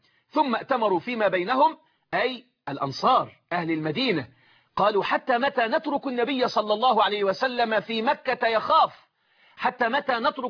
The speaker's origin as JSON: {"language": "Arabic", "country": "Egypt", "said": "زي ما نقول عندنا في مصر للحاجة الحلوة الكويسة"}